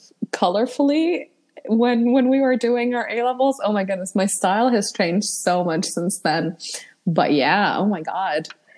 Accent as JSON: {"language": "English", "country": "Malaysia", "tie": "born or raised there", "also_born_or_lived": "Lebanon", "accent": "American", "lives_now": "United Kingdom", "said": "do not be fooled by my fake American accent. I am not American. I can tell you that. I am Lebanese and I've lived almost my entire life in Malaysia, but I am now doing my master's in the UK."}